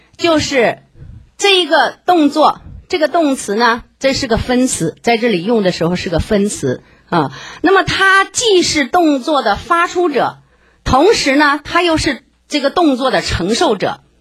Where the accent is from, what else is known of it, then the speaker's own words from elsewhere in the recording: China; 我自己呢，我也是从国内来的，而且呢，我也是姊妹